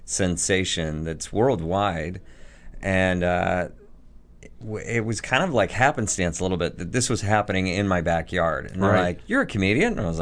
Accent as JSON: {"language": "English", "town": "Seattle", "region": "Washington", "country": "United States", "said": "And so that was because I'm from Seattle and Gary Larson is from Seattle."}